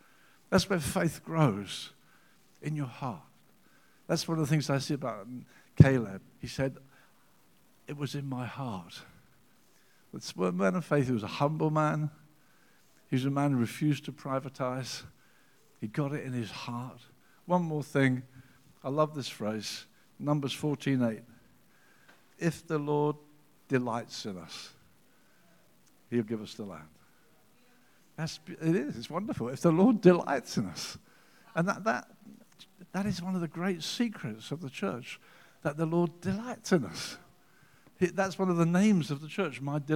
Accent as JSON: {"language": "English", "town": "Brighton", "region": "South East England", "country": "United Kingdom", "tie": "born or raised there", "said": "And he came home to Brighton, as it happens, my hometown in England."}